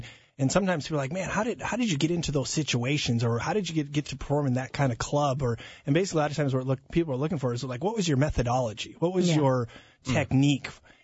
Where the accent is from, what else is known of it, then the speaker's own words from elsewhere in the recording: Amsterdam, North Holland, Netherlands; we were both born and raised in Amsterdam. We lived in a small apartment on the edge of the red light district.